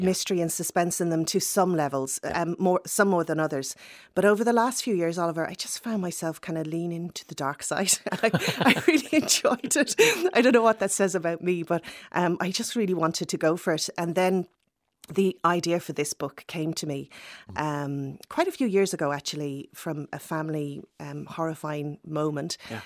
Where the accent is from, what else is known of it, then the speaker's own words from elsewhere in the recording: Wexford, Leinster, Ireland; moved away as an adult; I'm from Wexford, and I left Wexford at 18, very wide-eyed and innocent, to work